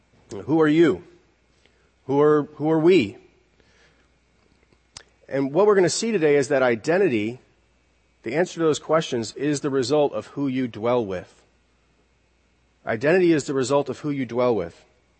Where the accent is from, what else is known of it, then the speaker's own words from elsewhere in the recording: Japan; now in United States; being in America is interesting because my identity is already established with people. I'm Japanese. I'm from Japan. People already see that as part of my identity.